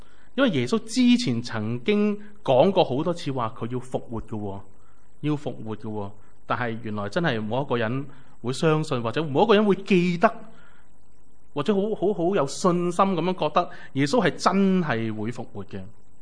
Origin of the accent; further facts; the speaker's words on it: China; 就唔似我哋中国人嘅坟墓就要掘开啲泥啊